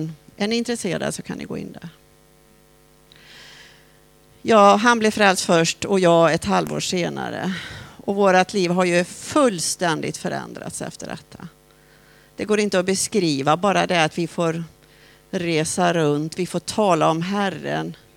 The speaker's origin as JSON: {"language": "Swedish", "town": "Borås", "region": "Västra Götaland County", "country": "Sweden", "said": "Vi kommer från Borås"}